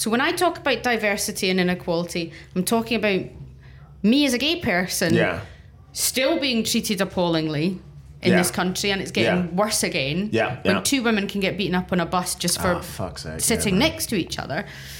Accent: Scotland, United Kingdom; Me, I'm the Scottish lesbian, the feisty Scottish lesbian.

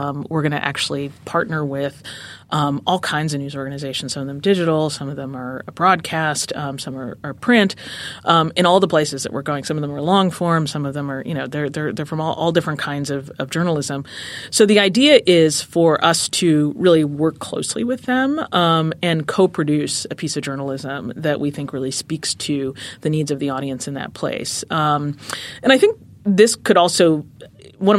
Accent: Minnesota, United States; so I'm from Minnesota and I'm a Midwesterner, but somehow I've never been to Kansas City.

